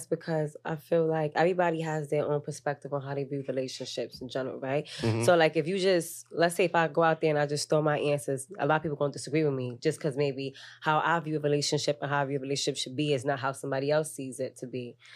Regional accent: Ghana; I'm from Ghana.

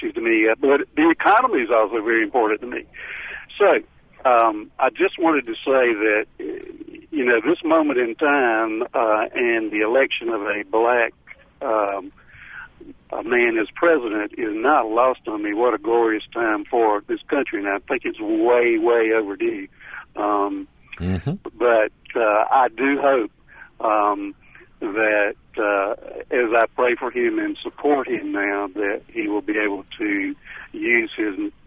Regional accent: South Carolina, United States; I come from South Carolina, and I have a favorite football team here.

